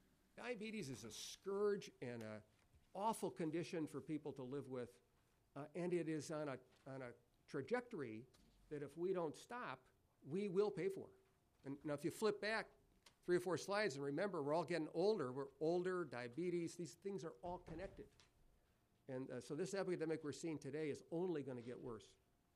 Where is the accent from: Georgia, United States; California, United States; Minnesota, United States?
Minnesota, United States; Faribault; My dad's generation, we're from Faribault, Minnesota.